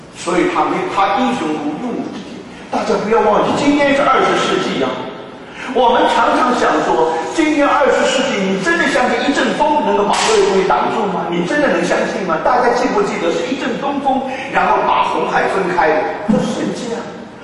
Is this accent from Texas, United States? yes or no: no; New York, United States; 我是从纽约来的